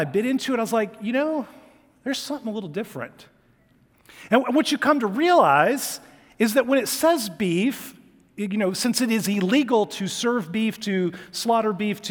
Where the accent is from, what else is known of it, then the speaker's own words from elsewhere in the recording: Atlanta, Georgia, United States; Like, I'm from Atlanta. We know that Coke is a little better than Pepsi.